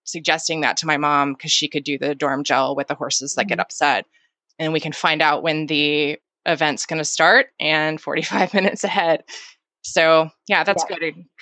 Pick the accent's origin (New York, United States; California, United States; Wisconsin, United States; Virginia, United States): Virginia, United States; Yes, I grew up in Virginia, and we, about a quarter mile away, we have a war cemetery.